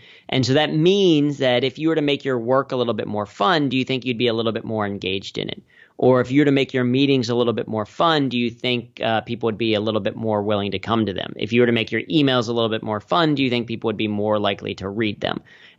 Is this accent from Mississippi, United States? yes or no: no; Cincinnati, Ohio, United States; So I grew up in Cincinnati, the global headquarters of P&G.